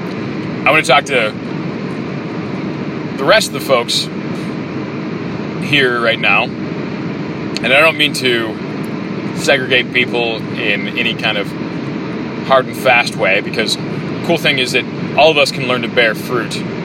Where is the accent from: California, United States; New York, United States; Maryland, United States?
California, United States; I grew up in California. It's the land of fruits, flakes, and nuts.